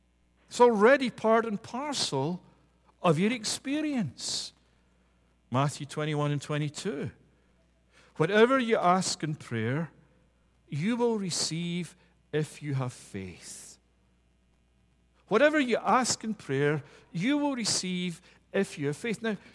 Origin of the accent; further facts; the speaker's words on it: Glasgow, Scotland, United Kingdom; accent: Glasgow; you don't hear the Glasgow accent, you don't hear the fact that I'm originally from Scotland